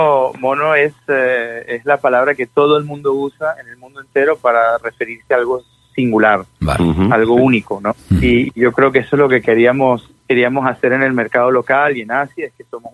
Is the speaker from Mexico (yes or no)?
no; Venezuela; born there; also born or lived in France; yo nací en Venezuela, tengo familia colombiana, argentina, italiana también